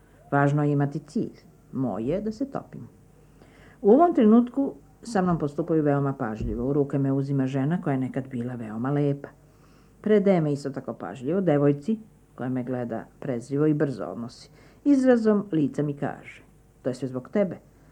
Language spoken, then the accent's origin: Serbian; Belgrade, Serbia; born there; now in Novi Beograd, Serbia; rođena sam na Vračaru, živela na Dorćulu i evo me sad na Novom Beogradu, tako da svakih 20 godina menjam fizički mesto na kome stanujem, ali u stvari neprekidno živim i na Vračaru i na Dorćulu.